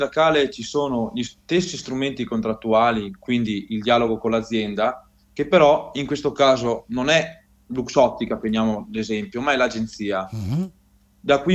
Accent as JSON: {"language": "Italian", "town": "Zoldo", "region": "Veneto", "country": "Italy", "said": "vengo da Belluno, principalmente da Zoldo."}